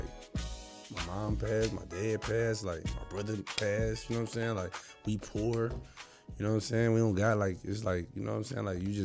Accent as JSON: {"language": "English", "town": "Detroit", "region": "Michigan", "country": "United States", "tie": "born or raised there", "said": "my years in Detroit, growing up in Detroit, you know, that was kind of like setting me up to be a gangster for real."}